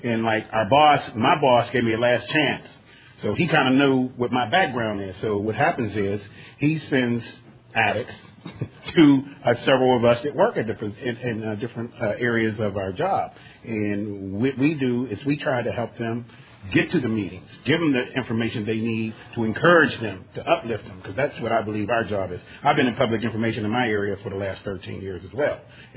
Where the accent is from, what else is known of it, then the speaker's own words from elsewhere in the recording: Pittsburgh, Pennsylvania, United States; I'm an addict from Pittsburgh, Pennsylvania.